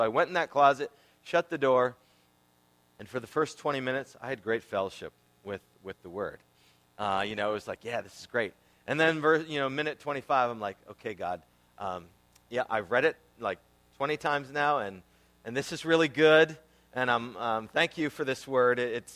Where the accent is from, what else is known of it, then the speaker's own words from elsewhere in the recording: New England, United States; I was raised in New England.